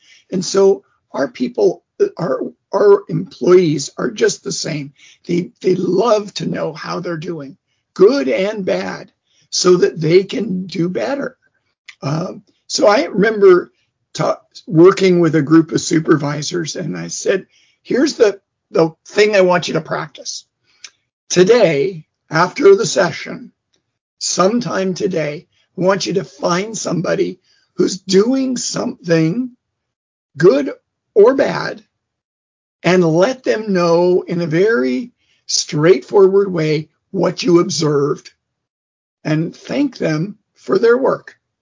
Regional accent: Canada; You know, I'm from Canada, hockey country.

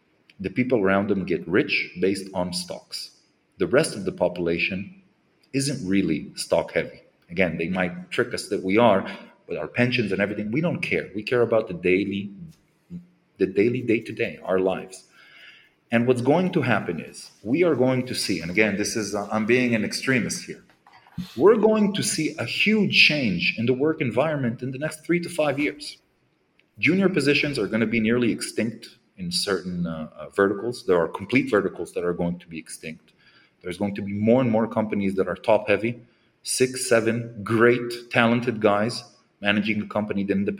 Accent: Israel; And I'm coming again from Israel. We have extreme costs of living and everything.

